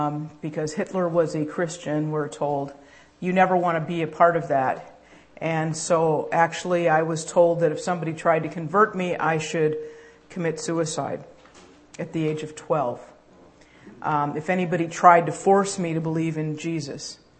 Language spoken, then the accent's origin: English; St. Louis, Missouri, United States; now in Montreal, Canada; I am from Montreal, but originally from St. Louis, Missouri, which proves it.